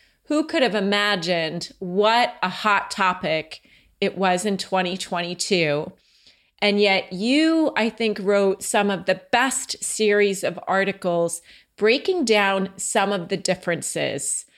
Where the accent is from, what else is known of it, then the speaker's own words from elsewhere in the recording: Franklin Lakes, New Jersey, United States; where I grew up in Oakland and Franklin Lakes.